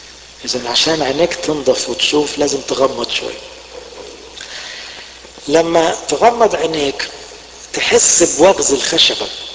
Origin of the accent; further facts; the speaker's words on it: Egypt; كان عندنا في مصر شعار اسمه إيه؟ انظر حولك.